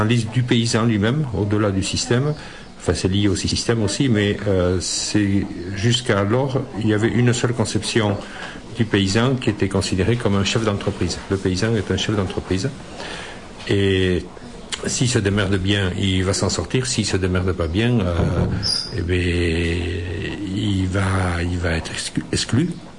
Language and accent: French; Nouvelle-Aquitaine, France; Comment ça s'est passé chez nous, au Pays Basque? Cette nouvelle analyse a été partagée par des générations de jeunes paysans, dont j'étais.